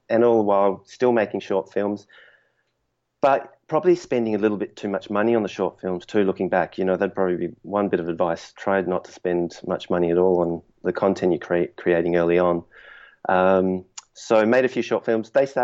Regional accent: Adelaide, South Australia, Australia; moved away as an adult; now in Sydney, Australia; I'm originally from Adelaide, which is a small town in Australia. Moved up to Sydney, Australia, and then started from the ground up

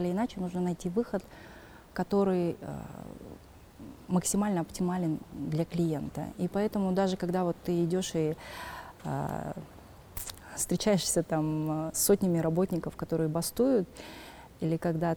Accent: Kazakhstan; я, соответственно, казашка

